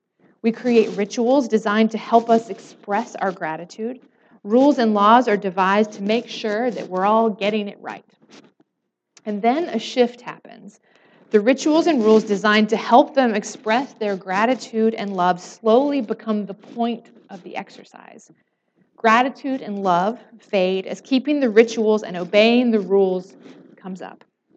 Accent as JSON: {"language": "English", "town": "Dade City", "region": "Florida", "country": "United States", "tie": "born or raised there", "said": "I grew up in First Presbyterian of Dade City"}